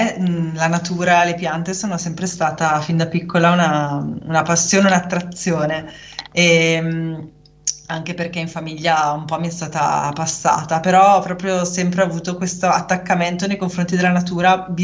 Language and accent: Italian; Bergamo, Lombardy, Italy; Io ho studiato architettura, sì, a Ferrara, anche se sono bergamasca d'origine